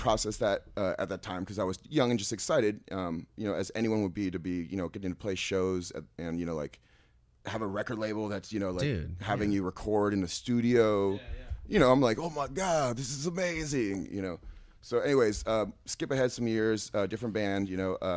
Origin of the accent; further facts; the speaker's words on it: Berkeley, California, United States; Well, I'm actually from Berkeley. I was the only one in the band when we started that was not from Oakland.